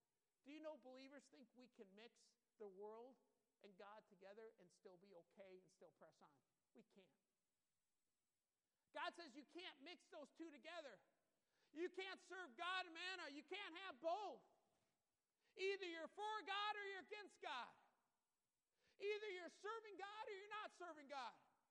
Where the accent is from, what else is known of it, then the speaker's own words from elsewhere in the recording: Michigan, United States; When we grew up in Michigan, our house on Annapolis